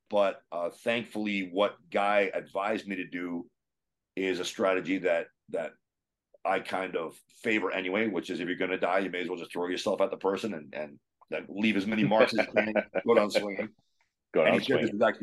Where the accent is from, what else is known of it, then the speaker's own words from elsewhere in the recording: Canada; my chosen sport was highly illegal in my home country.